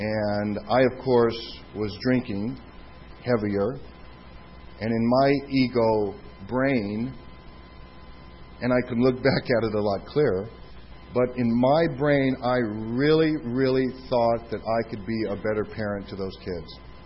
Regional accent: San Diego, California, United States; My history is I'm here from San Diego, born and raised here, went to high school here, went to college down in Louisiana

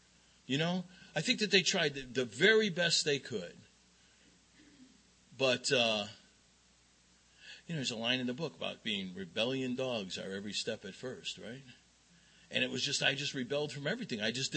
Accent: Chicago, Illinois, United States; I grew up in Chicago, and unlike the first speaker, I'm an Irish Catholic from Chicago, and my family loved to drink.

